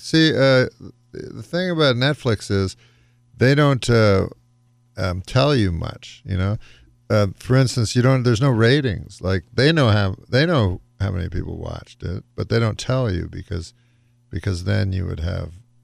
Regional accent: Canada; I'm from Canada

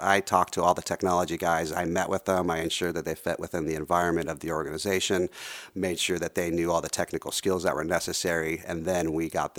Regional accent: Denver, Colorado, United States; born there; now in Sandpoint, United States; I was born in Denver, Colorado. I've been a resident of Sandpoint, Idaho since 2017.

